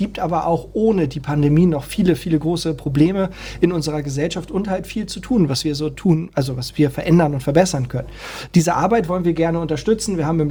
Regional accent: Hamburg, Germany; Freunde, mal ernsthaft, wir sind Hamburger.

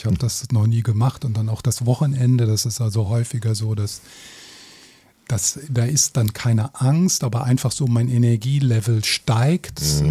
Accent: Germany; born there; ich bin in Deutschland geboren

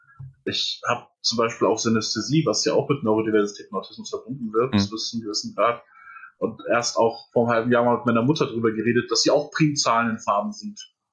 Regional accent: Etzengesäß, Hesse, Germany; also born or lived in Erbach; Ich bin geboren in Erbach im Odenwald. Mhm. Und dann habe ich im wunderschönen Etzengesäß meine Kindheit verbracht.

